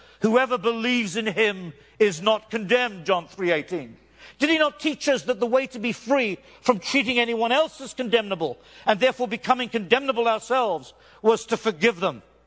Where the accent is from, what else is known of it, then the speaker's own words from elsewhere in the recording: United Kingdom; Sorry. I'm British.